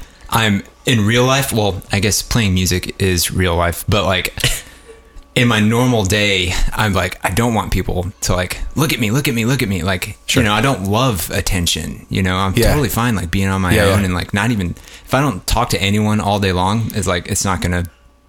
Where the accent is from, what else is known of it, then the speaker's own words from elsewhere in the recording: San Antonio, Texas, United States; Well, I'm from Texas, the greatest goddamn country in the whole world. And I'm from San Antonio.